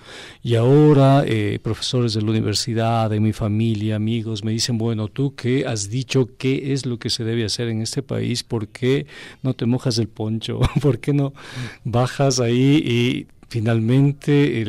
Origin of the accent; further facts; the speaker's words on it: Quito, Pichincha, Ecuador; para mí también como quiteño, como parte de esta ciudad